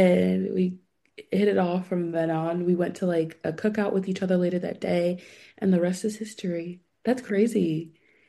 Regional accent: California, United States; I think I said I'm from California.

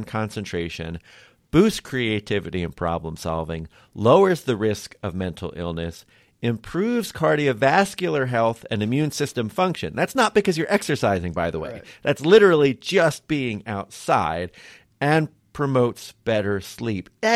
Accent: New Jersey, United States; So I just briefly, like, I grew up in South Jersey.

